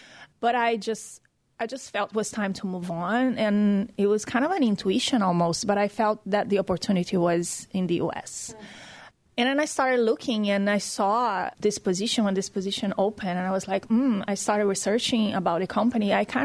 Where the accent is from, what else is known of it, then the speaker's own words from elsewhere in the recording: Brazil; now in Phoenix, United States; But I grew up in a very warm country. I grew up in Brazil.